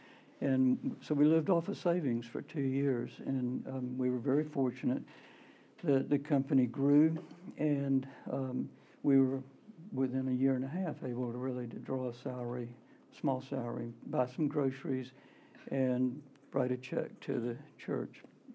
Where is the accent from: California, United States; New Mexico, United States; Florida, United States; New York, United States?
Florida, United States; now in New Jersey, United States; we were living in New Jersey, and I grew up in Florida, as I mentioned.